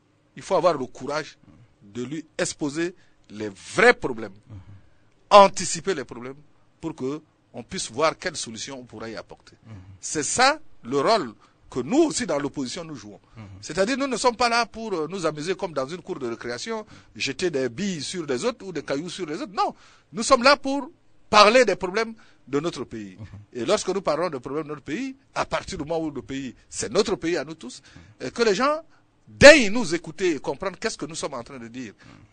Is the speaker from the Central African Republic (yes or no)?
yes; Central African Republic; Je parle en tant que centrafricain.